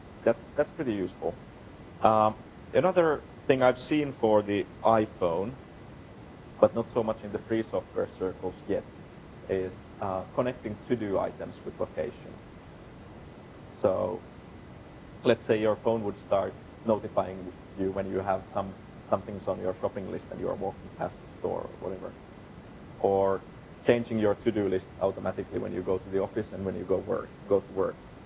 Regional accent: Helsinki, Uusimaa, Finland; the problem is, they built them for my hometown. So I get always recommendations for Helsinki, even though I'm spending a lot of time in Istanbul

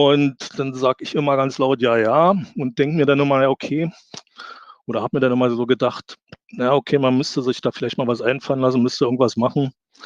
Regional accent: Brandenburg an der Havel, Brandenburg, Germany

